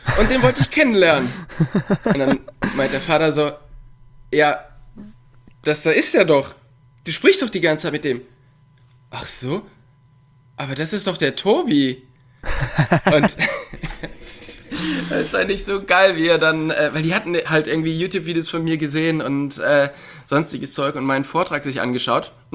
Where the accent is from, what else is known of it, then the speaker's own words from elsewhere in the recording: Cologne, North Rhine-Westphalia, Germany; Und ich komme ja da aus dem Raum Köln oder auch Ruhrpott.